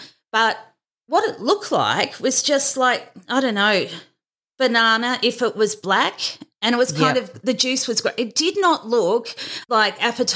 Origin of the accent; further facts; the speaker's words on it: Lithgow, New South Wales, Australia; Yeah, well, I grew up in Lithgow where nothing grows because it's so cold.